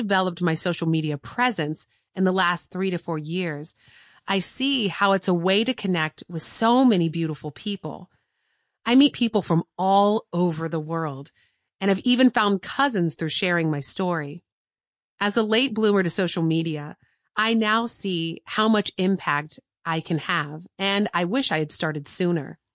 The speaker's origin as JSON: {"language": "English", "country": "United States", "tie": "born or raised there", "said": "the family I grew up with in the United States."}